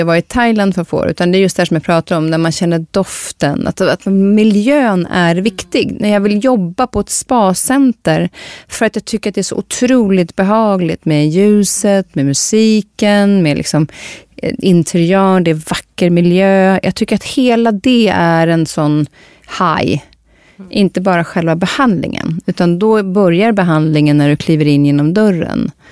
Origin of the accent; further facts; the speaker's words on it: Sweden; jag är från Sverige